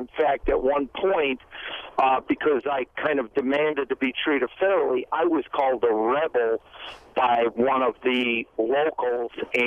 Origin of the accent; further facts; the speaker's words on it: Chicago, Illinois, United States; I'm from Chicago, and it's a fairly liberal place